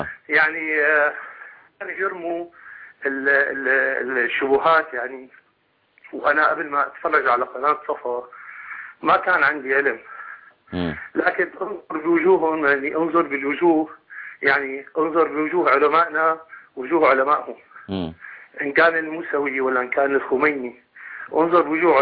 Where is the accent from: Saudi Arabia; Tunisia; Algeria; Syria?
Syria; now in Egypt; أنا سوري مقيم بمصر.